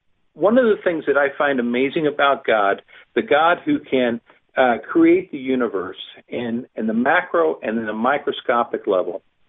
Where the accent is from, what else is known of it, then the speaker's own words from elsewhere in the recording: the South, United States; I'm from the South. We always talk about Southern gentlemen and how we're to be polite with those around us.